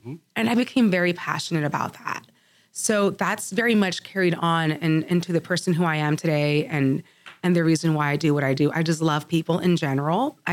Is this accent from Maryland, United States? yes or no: yes; Baltimore, Maryland, United States; also born or lived in Texas; I was born in the Valley, but I was raised in Baltimore, Maryland.